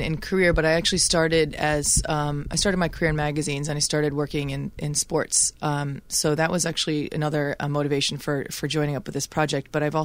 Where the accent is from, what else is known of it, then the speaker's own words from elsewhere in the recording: Newton, Massachusetts, United States; also born or lived in Virginia; I was born in Virginia, grew up mostly in the Boston area, a suburb of Boston called Newton, Massachusetts.